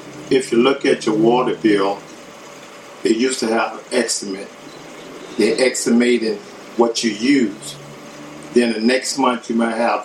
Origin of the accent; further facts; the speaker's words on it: New Orleans, Louisiana, United States; I was born and raised in New Orleans, original from the Flood Street, Lower Ninth Ward, where I was born at. From there, I was finished raising in the Desire Project. And after that, my mother moved in the Third Ward in Zion City.